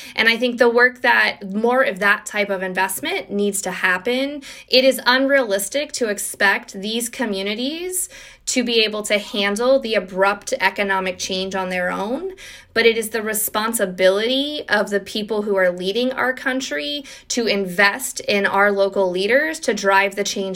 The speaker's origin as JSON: {"language": "English", "country": "United States", "tie": "born or raised there", "said": "growing up in Greene County, raising a family here right now"}